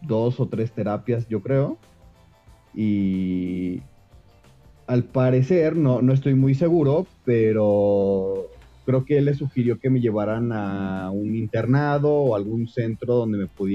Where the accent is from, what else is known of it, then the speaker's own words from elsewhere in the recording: Jalisco, Mexico; also born or lived in United States; regresé nuevamente a casa de mis papás a Jalisco, yo soy de Jalisco